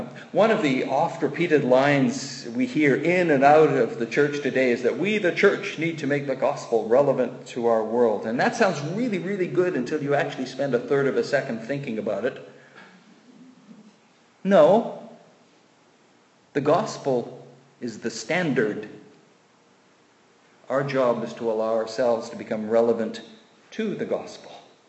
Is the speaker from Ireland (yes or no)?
no; England, United Kingdom; some of it was his particular upbringing. He carried the burdens of us being English.